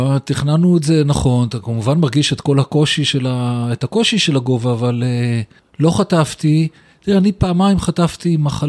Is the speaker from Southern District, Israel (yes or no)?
no; Givatayim, Tel Aviv District, Israel; אני גדלתי בגבעתיים, שנות ה-60, שנות ה-70